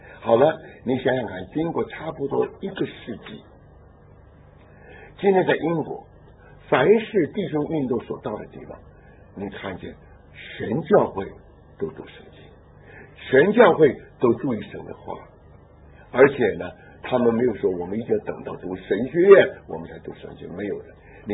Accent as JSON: {"language": "Chinese", "country": "China", "said": "我们中国人一个字是一个图画"}